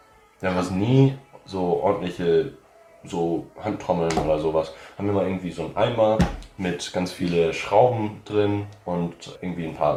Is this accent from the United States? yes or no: yes; New Orleans, Louisiana, United States; now in Germany; von der Kultur her würde ich sagen, dass es da fehlt vieles, also von New Orleans hierher halt.